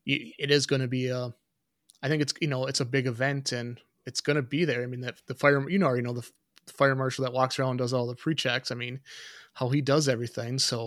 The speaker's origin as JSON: {"language": "English", "region": "Wisconsin", "country": "United States", "said": "But, okay, well, I'm from Wisconsin."}